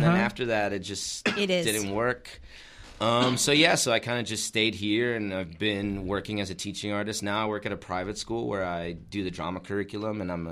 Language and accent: English; La Casita, Texas, United States; I'm originally from Deep South Texas, from a small town called La Casita, Garciasville.